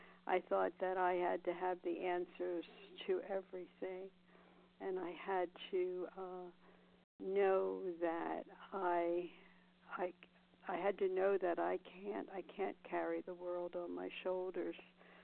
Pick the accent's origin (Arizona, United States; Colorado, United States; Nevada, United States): Nevada, United States; Las Vegas; I'm from Las Vegas, a recovered compulsive overeater.